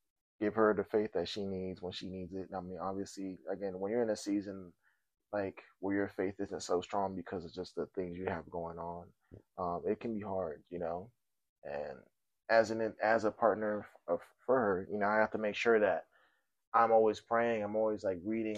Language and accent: English; United States; So customs and, like, traditions were very hard for us because we grew up in America, like, me and my sister.